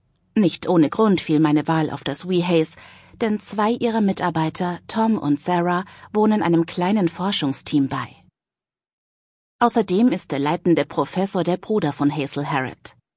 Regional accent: Cologne, North Rhine-Westphalia, Germany; Meine Heimat Köln in Deutschland habe ich für ein Auslandssemester verlassen

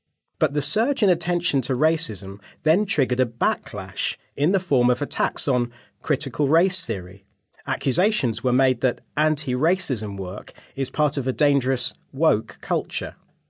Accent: London, United Kingdom; am Black British. I was born in London to parents from the island of Barbados in the Caribbean, who had moved to the UK to work and study. The suburb where I grew up was predominantly white.

